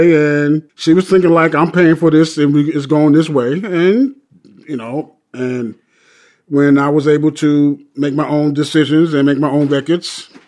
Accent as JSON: {"language": "English", "town": "Bronx", "region": "New York", "country": "United States", "tie": "born or raised there", "said": "Well, in a way, I lived in the Bronx, then I moved to Queens, Hollis Avenue, and then my mother and father got divorced in the 70s. And then we went back to the Bronx"}